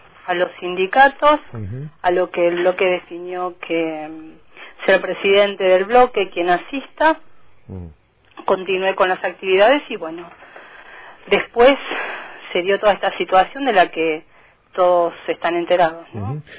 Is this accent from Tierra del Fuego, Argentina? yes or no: yes; Río Grande, Tierra del Fuego, Argentina; Soy de Río Grande, participé muchas veces de los paros